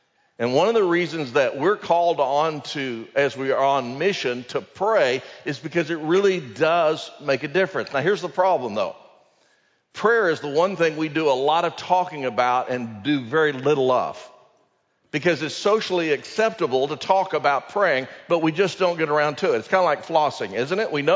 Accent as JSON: {"language": "English", "town": "Dallas", "region": "Texas", "country": "United States", "tie": "born or raised there", "said": "I remember growing up in Dallas, in a suburb of Dallas, as a young person and hearing about missions"}